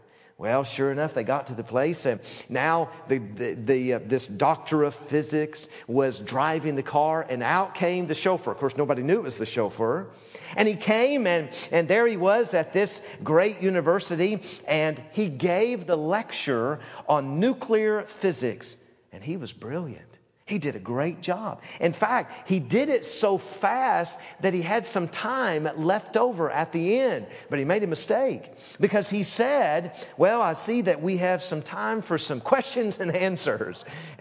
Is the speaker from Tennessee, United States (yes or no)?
yes; Knoxville, Tennessee, United States; And I'm even from Knoxville, Tennessee. I'm just a hillbilly.